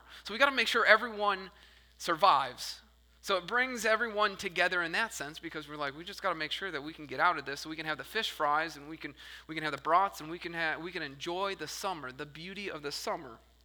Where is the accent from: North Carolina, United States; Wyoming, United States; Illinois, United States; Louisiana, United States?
Illinois, United States; Chicago; Like I grew up in the Chicago area, and so, like, I'm used to cold.